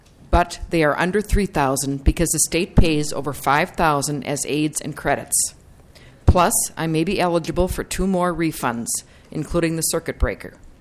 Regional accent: Brooklyn Center, Minnesota, United States; I'm from Brooklyn Center, and I'm a council member in Brooklyn Center.

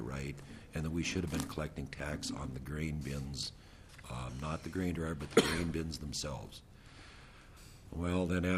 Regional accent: Minnesota, United States; now in Montevideo, United States; I own Custom Ag Service out of Montevideo, Minnesota. I was born and raised in Kitson County up in the northwest corner of the state and on a farm family.

